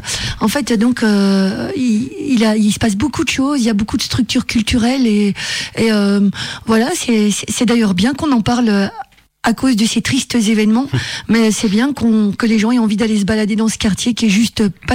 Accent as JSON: {"language": "French", "region": "Brussels", "country": "Belgium", "said": "je suis bruxelloise et j'aime Bruxelles, et j'ai deux filles à Bruxelles, et j'ai beaucoup d'amis poètes à Bruxelles"}